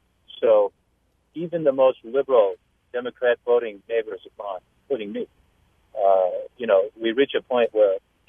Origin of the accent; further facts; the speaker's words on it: Milwaukee, Wisconsin, United States; now in Baltimore, United States; I grew up in Milwaukee, moved out east, and I try to get back whenever I can. I live in Baltimore, which is a city that's compared often to Milwaukee, my hometown